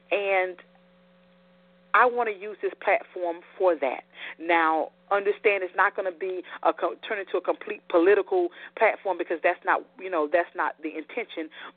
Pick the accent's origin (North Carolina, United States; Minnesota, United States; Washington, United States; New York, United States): North Carolina, United States; Tabor City; do some work in the community in which I grew up in Tabor City, North Carolina.